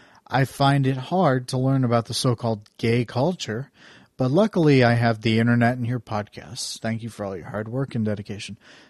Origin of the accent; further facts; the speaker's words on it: Warren, Pennsylvania, United States; Rumor has it that in my hometown of Warren, Pennsylvania, they drove out a pediatrician who happened to be a lesbian.